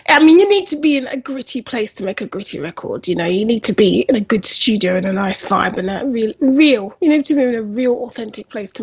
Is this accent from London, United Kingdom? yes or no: yes; Brixton, London, United Kingdom; because I'm from Brixton